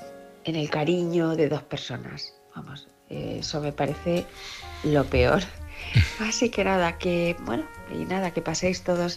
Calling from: Ciudad Real, Castilla-La Mancha, Spain; de Ciudad Real.

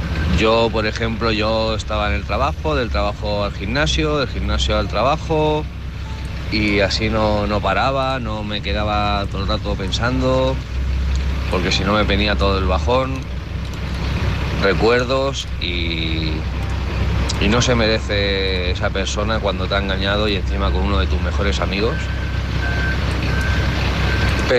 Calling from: Alicante, Valencian Community, Spain; de Alicante.

